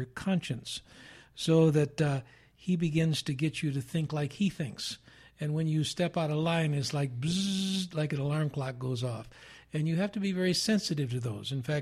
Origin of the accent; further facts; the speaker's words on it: Chicago, Illinois, United States; Last time I was out here, and you're from Pennsylvania, I'm from Chicago.